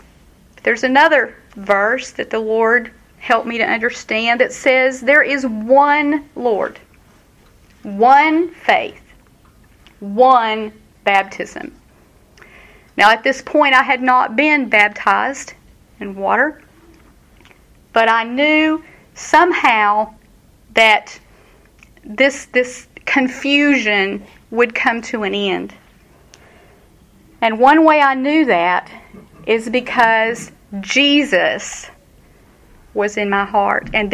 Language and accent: English; Texas, United States; Again, I grew up in Texas.